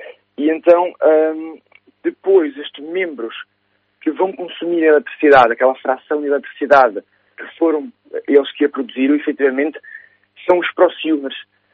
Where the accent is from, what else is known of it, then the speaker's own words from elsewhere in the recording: Aveiro, Portugal; also born or lived in Coimbra / Viseu; Eu nasci em Coimbra, depois vivi em Aveiro vivi em Viseu durante uma série de anos. No entanto, a minha família é toda Aveiro e acabei por voltar às origens e agora encontro-me em Aveiro há 5 anos.